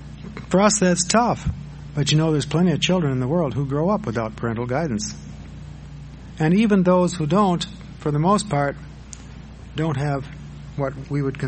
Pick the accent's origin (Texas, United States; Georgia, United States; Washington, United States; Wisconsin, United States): Wisconsin, United States; Madison; Now, I grew up near Lake Monona, which is the smaller of the two lakes in Madison. I was only a half a block from the lake, so as a teenager, I lived in the water.